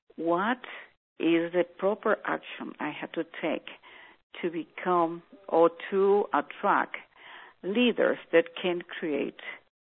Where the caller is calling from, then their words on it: Mexico; Hi, Jack. … I'm calling from Mexico.